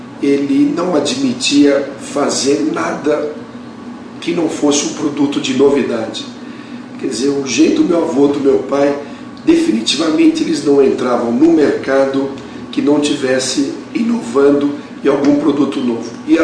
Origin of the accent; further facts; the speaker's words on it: Brazil; Para nós, como brasileiros, nós ficamos muito gratos para essa indicação.